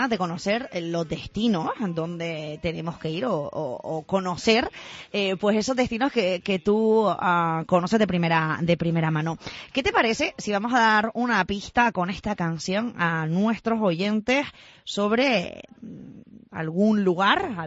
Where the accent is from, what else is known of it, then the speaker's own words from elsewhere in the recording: Canary Islands, Spain; los canarios tenemos ese corazón latinoamericano, ¿verdad? Somos latinos, conocemos a muchísima gente que ha migrado también aquí a nuestra tierra. Nosotros también hemos emigrado para allá.